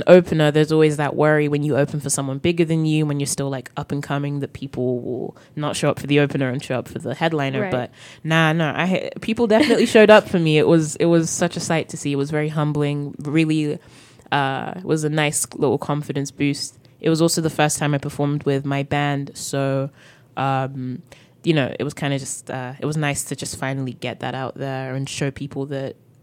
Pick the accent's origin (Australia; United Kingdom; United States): United Kingdom; Croydon, London; accent: English; also born or lived in Northampton; The accent's from England. I grew up in South London, Croydon, but then I also grew up in Northampton, England, which is central England, so it's a mixture of the two.